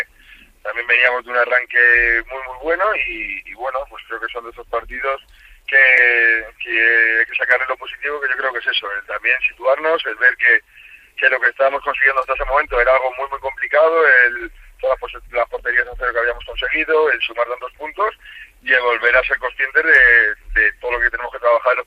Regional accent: Madrid, Community of Madrid, Spain; tengo la suerte de estar en la ciudad de donde soy. Yo soy madrileño, soy ticantino, como bien has dicho, entonces es verdad que aquí ya tengo mi vida hecha

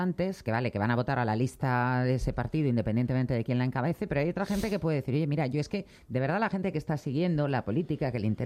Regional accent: Community of Madrid, Spain; a mí como madrileña también me parece un poco injusto

